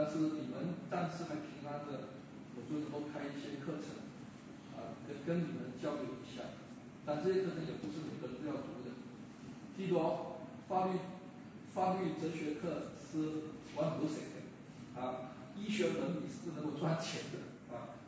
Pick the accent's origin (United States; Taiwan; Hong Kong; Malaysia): Hong Kong; 我们香港人说不要做一些离地的工作，